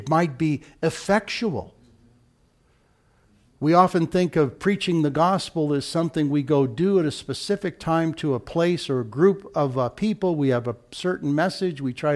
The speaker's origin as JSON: {"language": "English", "country": "United States", "said": "I can't help but be grossly prejudiced because I'm an American. German and Irish, especially Irish descent, but I'm American."}